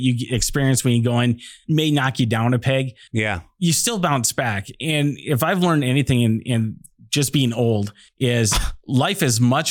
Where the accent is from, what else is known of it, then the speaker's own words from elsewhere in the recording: Montana, United States; I grew up in Montana hiking in the mountains where I'd start out at sunny and 80 and it'd be snowing on me at the end of the day.